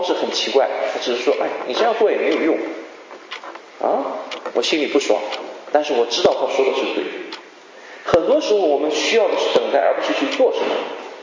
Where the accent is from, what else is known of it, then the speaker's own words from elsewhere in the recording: China; 因为我们中国人说40而知天命，今年我40岁 OK 今年我40岁